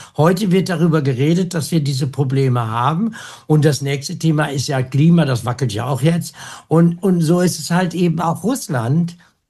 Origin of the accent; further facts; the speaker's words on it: Osnabrück, Lower Saxony, Germany; VW in Osnabrück betrifft mich jetzt, was meine Heimat ist.